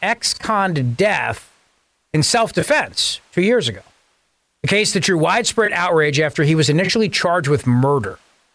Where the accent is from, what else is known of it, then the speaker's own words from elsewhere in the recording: New Jersey, United States; You know, I grew up in Jersey. My dad was a cop.